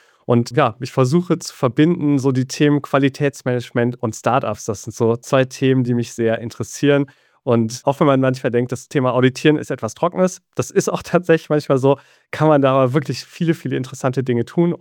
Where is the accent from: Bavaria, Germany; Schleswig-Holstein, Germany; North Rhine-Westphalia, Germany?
North Rhine-Westphalia, Germany; Aachen; Ich bin ursprünglich Aachener, habe hier in Aachen studiert